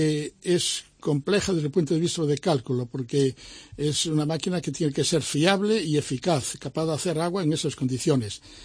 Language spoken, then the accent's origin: Spanish; Vigo, Galicia, Spain; now in Seville, Spain; Sí, sí, yo llevo 51 años aquí en Sevilla y ya me considero también sevillano. Soy de Vigo, soy gallego, estupendo. Y para mí es un orgullo mantener todavía el acento.